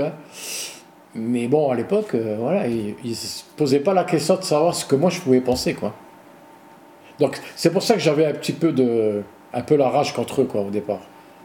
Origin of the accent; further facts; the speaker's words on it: Metz, Grand Est, France; born there; J'ai 59 ans. Je suis né à Metz le 11 avril 1966.